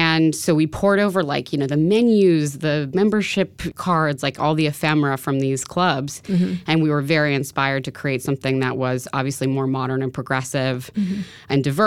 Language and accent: English; New York City, New York, United States; Sure. So I grew up in New York City. My dream was to work in politics.